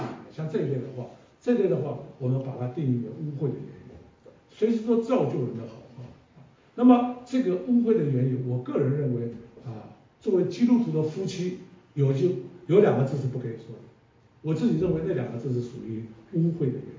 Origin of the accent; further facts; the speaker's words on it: Taiwan; 那我在台湾长大，从小我以为只有台湾人有脏话啊，后来才发现我们村子里面，因为我的村子里面是军眷村子，都从大陆过来的啊